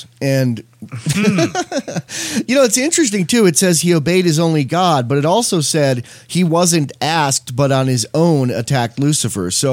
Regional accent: Ireland; And I'm Irish, so I can make fun of anything Irish I want with love.

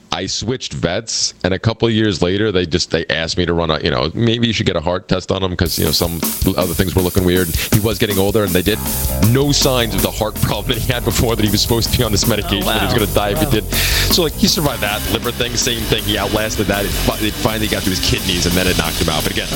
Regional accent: Pennsylvania, United States; also born or lived in New York / New Jersey; ever since I was born in New York. I moved to New Jersey. They moved me to New Jersey after I think a year old, and then like a year and a half later they moved me to Pennsylvania

